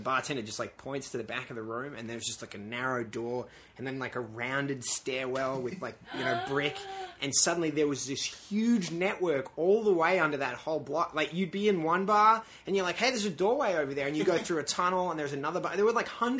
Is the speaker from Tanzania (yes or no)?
no; Melbourne, Victoria, Australia; I'm from Melbourne, so I haven't really seen that much snow. I mean, there's snow in Australia, but I haven't seen that much of it.